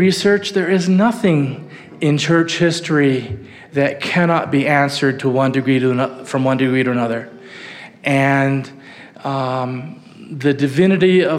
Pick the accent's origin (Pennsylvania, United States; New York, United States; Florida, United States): New York, United States; knowing that I was from Western New York